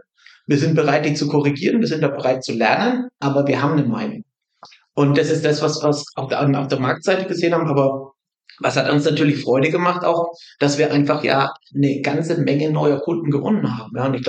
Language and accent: German; Schweinfurt, Bavaria, Germany; born there; weil ich gebürtig aus Schweinfurt komme. Insofern weggegangen und dann hat es mich wieder eingeholt ins Frankenland.